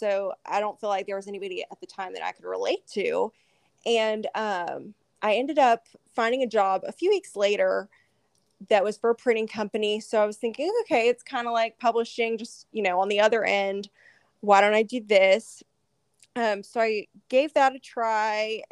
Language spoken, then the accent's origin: English; Augusta, Georgia, United States; Yeah, so I'm from Augusta, Georgia.